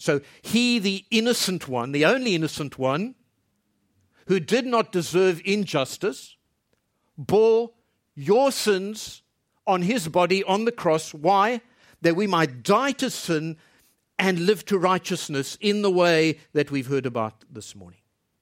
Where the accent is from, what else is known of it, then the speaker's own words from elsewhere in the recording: South Africa; As I'm speaking to you now in my home country in South Africa